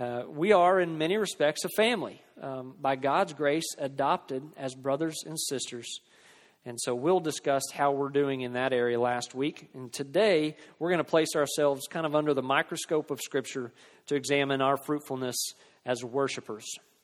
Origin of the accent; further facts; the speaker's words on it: Oklahoma, United States; Now, I am from Oklahoma, and I don't understand some of you Kentucky fans